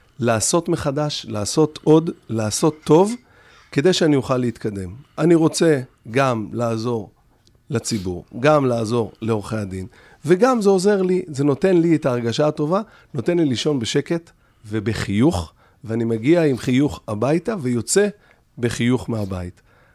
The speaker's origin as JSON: {"language": "Hebrew", "town": "Migdal HaEmek", "region": "Northern District", "country": "Israel", "tie": "born or raised there", "said": "גדלתי שם, התפתחתי משם, זה המקום שלי"}